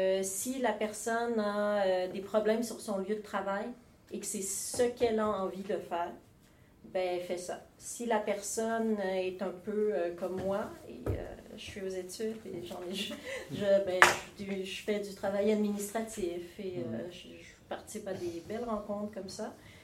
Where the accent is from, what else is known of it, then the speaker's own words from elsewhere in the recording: Montreal, Quebec, Canada; Comme moi, justement, je viens de Montréal.